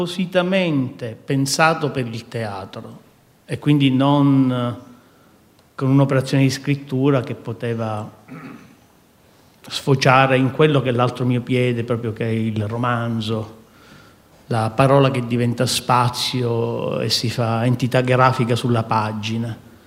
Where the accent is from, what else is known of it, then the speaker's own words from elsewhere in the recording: Palermo, Sicily, Italy; born there; io sono nato a Palermo in Sicilia